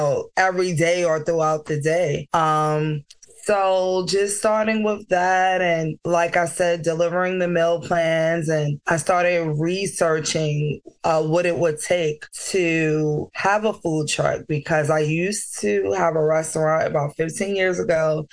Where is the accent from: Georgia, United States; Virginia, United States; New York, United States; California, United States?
New York, United States; I'm from New York, so she would expose me to different cultures and different foods.